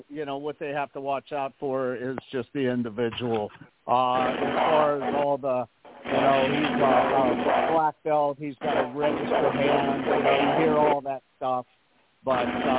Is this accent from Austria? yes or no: no; Ohio, United States; I grew up in Ohio, just a country boy.